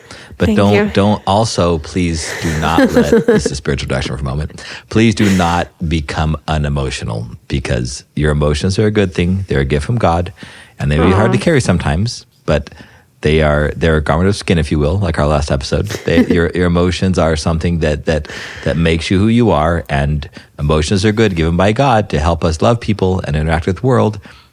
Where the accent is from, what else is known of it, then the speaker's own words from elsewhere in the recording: Albuquerque, New Mexico, United States; Father Chris Zuger is the pastor I grew up with in Albuquerque